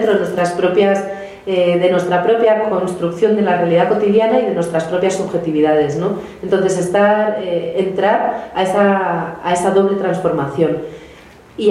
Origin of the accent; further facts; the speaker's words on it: Basque Country, Spain; de donde yo vengo, en una zona en Euskadi, han puesto en marcha